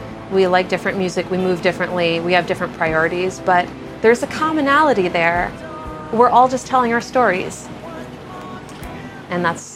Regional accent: Grand Forks, North Dakota, United States; I grew up in Grand Forks, North Dakota. I was kind of the black sheep of the state.

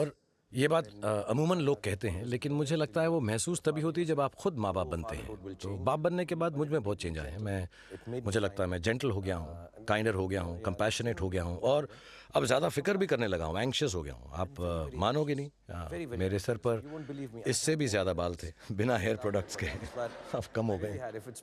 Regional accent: Delhi, India; born there; हाँ, मैं दिल्ली में पैदा हुआ था

